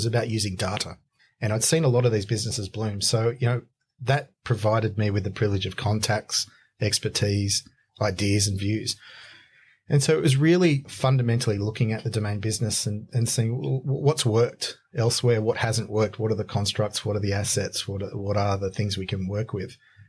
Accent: Australia; I'm Australian. It's definitely one of our national sports. So I come from an immigrant family and I'm first generation.

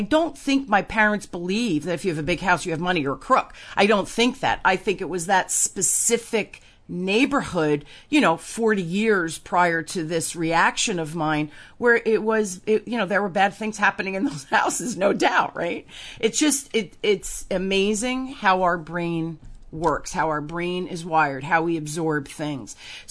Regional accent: Newark, New Jersey, United States; I realized when I was a little girl, I grew up in Newark.

